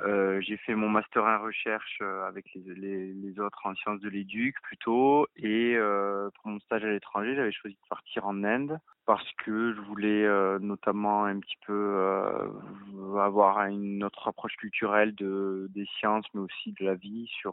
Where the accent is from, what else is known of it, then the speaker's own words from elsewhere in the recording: Occitanie, France; Moi, je viens de l'Hérault, j'ai grandi pas très loin de Béziers